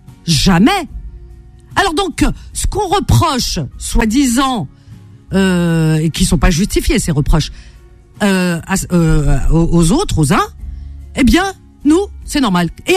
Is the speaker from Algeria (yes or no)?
yes; Algeria; moi, je suis musulmane, je suis algérienne